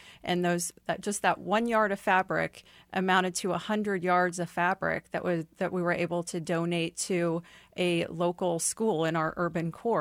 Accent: Kansas City, Missouri, United States; also born or lived in New York; My story is one of I grew up here in Kansas City, but I wanted to go to New York and I wanted to experience Fashion Week there.

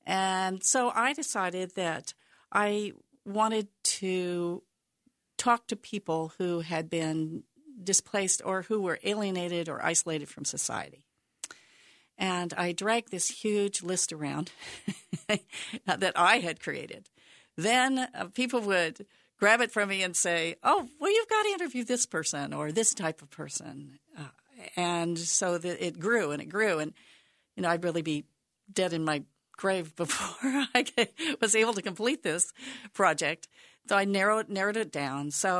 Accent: Missouri, United States; Mind you, I grew up in Missouri

